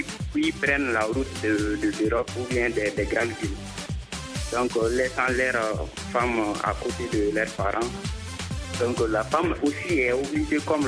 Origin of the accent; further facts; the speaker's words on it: Mali; Parce qu'ici au Mali, ici en Afrique, plus particulièrement au Mali.